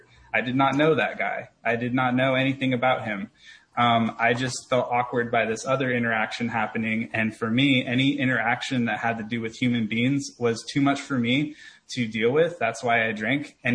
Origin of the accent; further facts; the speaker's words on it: Portland, United States; I came back to Portland after some time. I'm from Portland, from the name of my home group.